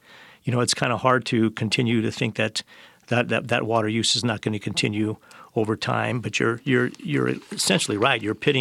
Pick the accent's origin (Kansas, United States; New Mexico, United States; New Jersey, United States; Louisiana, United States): New Mexico, United States; Albuquerque; I'm a native. I was born in Albuquerque, and so yeah, I've been here my whole life, and I've seen it. I've seen it change.